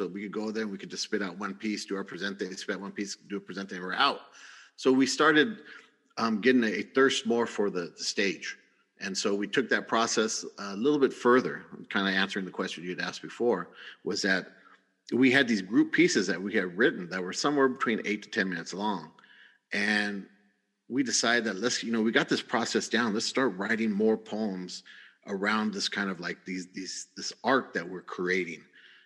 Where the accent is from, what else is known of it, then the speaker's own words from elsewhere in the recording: San Bernardino, California, United States; And since I was a Chicano from San Bernardino